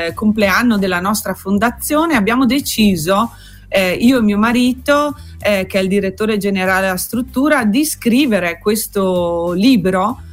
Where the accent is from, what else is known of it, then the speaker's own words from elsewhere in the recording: Friuli-Venezia Giulia, Italy; io sono friulana, ho le radici friulane, la mia nonna e il mio nonno erano dei contadini, quindi ho respirato quest'aria friulana dentro la casa e scorre nelle mie vene